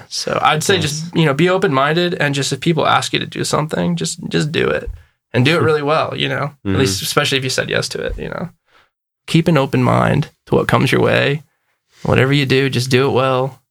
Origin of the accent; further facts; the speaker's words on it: Ohio, United States; I'm from Ohio, so yeah. The spice levels are a little different there.